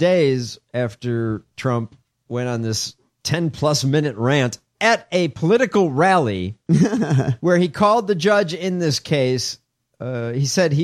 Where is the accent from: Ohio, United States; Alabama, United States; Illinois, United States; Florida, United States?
Illinois, United States; Chicago; I'm from Chicago.